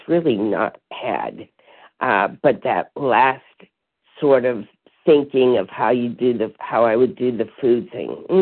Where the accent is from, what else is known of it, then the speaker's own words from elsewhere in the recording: New Hampshire, United States; I'm from New Hampshire, and I'm a grateful, recovering food addict.